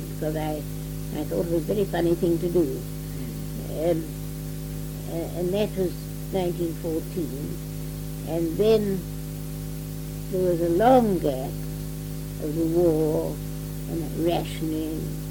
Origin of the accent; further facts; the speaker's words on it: Walney Island, North West England, United Kingdom; born there; And I was born in 1909 on Walney Island.